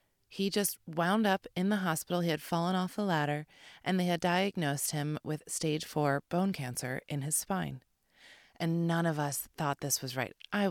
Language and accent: English; Philadelphia, Pennsylvania, United States; I grew up in Philadelphia, and he reminded me of Rocky.